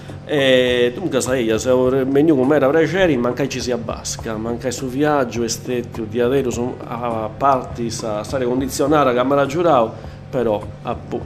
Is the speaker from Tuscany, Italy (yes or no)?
no; Rio Murta, Sardinia, Italy; also born or lived in Carbonia; Deo sono nato in Carbogna, ma pensavo e fatto umano in Rio Murta, sa che è una frazione del suo comune di Narcao.